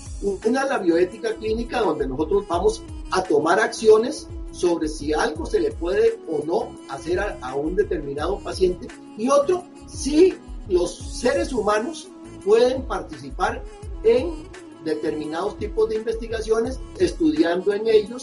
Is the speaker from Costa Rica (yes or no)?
yes; Costa Rica; en mi país a mí me tocó la suerte de establecer el primer comité de bioética en el país. Y yéndome a la historia, a aquellos años, eso fue en el año 75. En el año 75, en Costa Rica